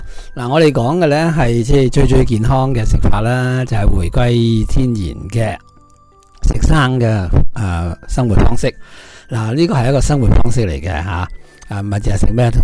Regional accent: China; 我哋中国人咧好信我哋中国传统嗰套噶嘛

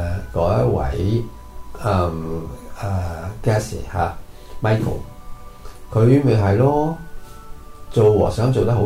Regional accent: Hong Kong; 本來係一個，香港土生土長啦，嚇嘅細路啦，我受嘅教育係幾十年前，啊，而家講緊一九六幾年嘅時候。嘅英國式嘅殖民地教育啦

